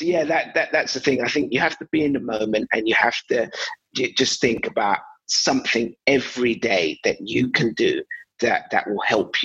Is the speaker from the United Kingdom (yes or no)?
yes; London, United Kingdom; the first time I left East London was when I was, I think, 18 or 19. Up until 18, 19, I hadn't got on a plane. My parents brought me over from Nigeria